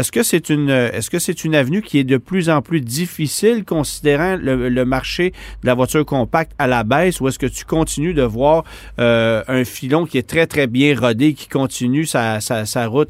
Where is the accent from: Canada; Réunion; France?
Canada; On fabrique une Civic chez nous au Canada qui est très rentable de vendre chez nous